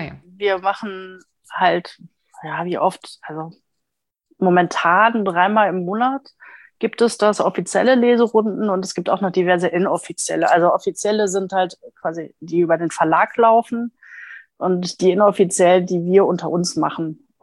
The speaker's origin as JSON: {"language": "German", "town": "Essen", "region": "North Rhine-Westphalia", "country": "Germany", "lives_now": "Recklinghausen, Germany", "said": "Ich komme eigentlich aus Essen."}